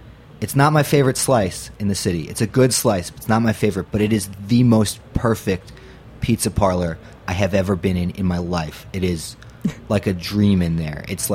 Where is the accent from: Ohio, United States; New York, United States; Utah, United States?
New York, United States; because as a New Yorker, as a Jew, I feel like there's a name for a pizza delicatessen.